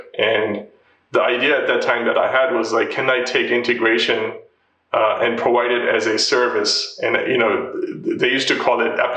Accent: Ohio, United States; moved away as an adult; And I grew up in Ohio, and then, you know, right after I graduated, basically I moved to San Francisco

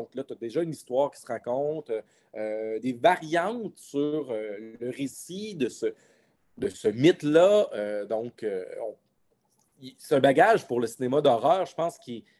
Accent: Quebec, Canada; Quand j'étais petit, moi, je viens du nord du Québec, l'Abitibi

